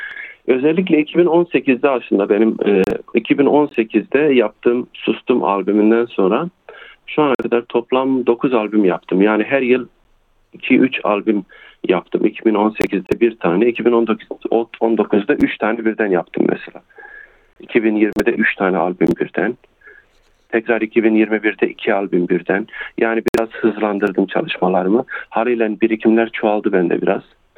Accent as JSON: {"language": "Turkish", "town": "Elbistan", "region": "Kahramanmaraş", "country": "Turkey", "tie": "born or raised there", "said": "Ben 1977 yılında Maraş'ın Elbistan ilçesinde doğmuşum. Elbistan'da da Alevi dedelerin yoğun yaşadığı bir bölge olduğu için orada yetişmişim"}